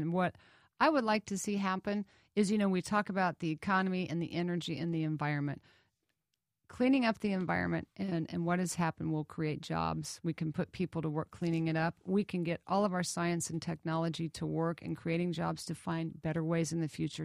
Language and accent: English; Kansas, United States; I was born and raised in Kansas, by a very conservative man who was a mechanical engineer that actually worked for industry.